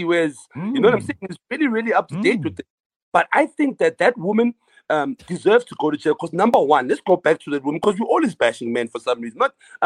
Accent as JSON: {"language": "English", "town": "Kempton Park", "region": "Gauteng", "country": "South Africa", "tie": "born or raised there", "said": "I'm from the East Rand. I'm a Kempton Park boy, born and raised in Kempton Park all my life."}